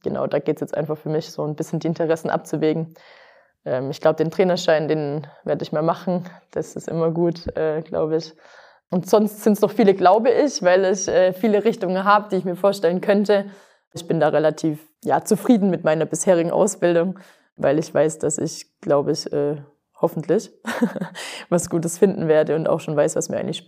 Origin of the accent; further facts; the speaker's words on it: Baden-Württemberg, Germany; auf ganz lange Sicht weiß ich ja, dass es meine Heimat ist sozusagen. Und dann geht es schon auch mal zu gucken, okay, kann man irgendwo rund um Stuttgart sesshaft werden?